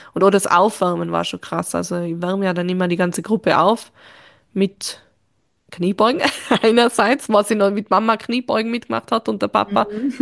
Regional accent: Reutte, Tyrol, Austria; ich bin dann von Innsbruck nach Reutte zurückgezogen, zu meinem Heimatort

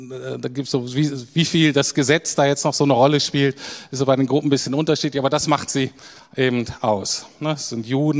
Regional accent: Germany; Okay, ich weiß, wir sind Deutsche.

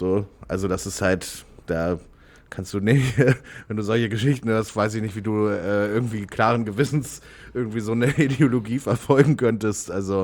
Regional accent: North Rhine-Westphalia, Germany; also born or lived in Reutlingen; Ich war einige Monate alt, als meine Mutter da weggezogen ist. Und dann bin ich in Nordrhein-Westfalen aufgewachsen.

